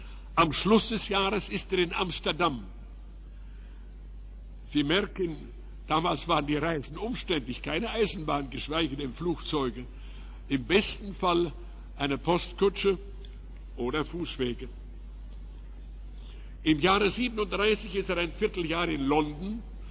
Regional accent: Riga, Latvia; Von dort reiste Zinzendorf nach Riga in meine Heimat.

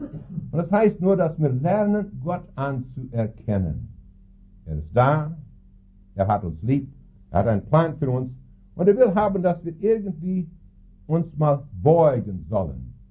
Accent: Saskatchewan, Canada; German is a second language

